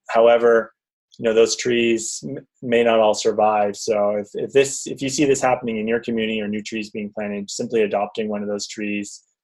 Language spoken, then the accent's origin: English; California, United States; Growing up in the San Gabriel Valley, you know, I lived in one of those households where we had a gas dryer